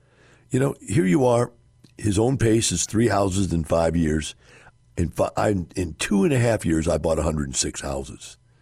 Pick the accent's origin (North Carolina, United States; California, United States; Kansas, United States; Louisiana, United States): California, United States; As a Californian, my children and grandchildren are here, and it's a beautiful state.